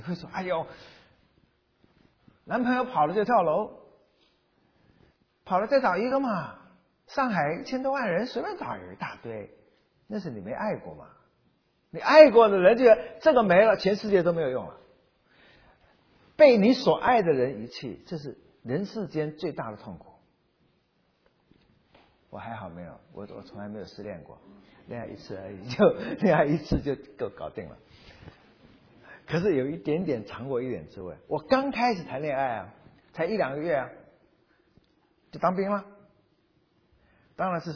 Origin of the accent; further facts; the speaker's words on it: Xiamen, Fujian, China; 金门出去还有一个小小的岛，就在我家乡门口。我家乡在厦门那里嘛。